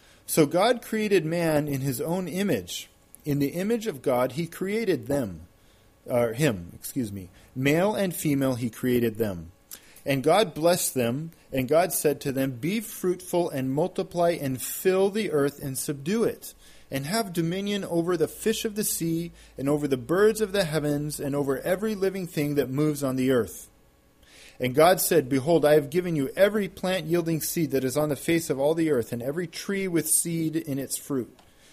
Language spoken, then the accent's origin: English; Vermont, United States; originally I'm from Vermont.